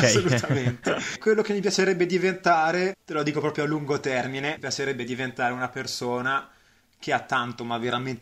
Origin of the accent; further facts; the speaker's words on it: Umbria, Italy; moved away; io diciamo che sono un umbro per definizione, che è il posto da dove vengo, ma soprattutto anche proprio per animo. L'Umbria me la porto proprio dentro con una nostalgia costante, perché appunto io ormai vivo lontano dall'Umbria da circa 4 anni